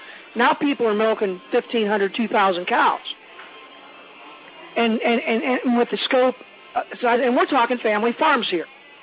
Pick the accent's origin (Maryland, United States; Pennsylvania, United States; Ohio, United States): Ohio, United States; Carrollton; I mean, I'm from Carrollton, and we used to come up here when I was a kid.